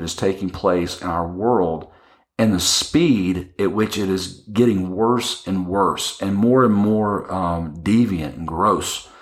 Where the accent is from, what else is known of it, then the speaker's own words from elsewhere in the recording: Texas, United States; Well, I grew up in Texas, and I grew up in other states. I've moved around quite a bit in my life.